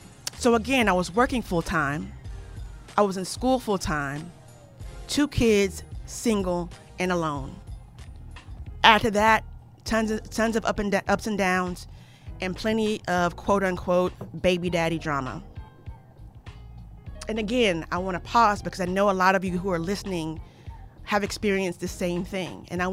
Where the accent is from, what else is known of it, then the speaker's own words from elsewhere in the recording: Houston, Texas, United States; I was born and raised in Houston, and I have one older sister.